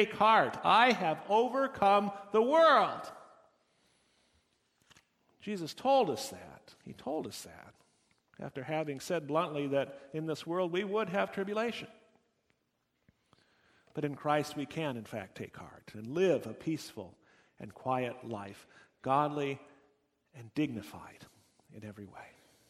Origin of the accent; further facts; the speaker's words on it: United States; now in Germany; Living as an American overseas is similarly so.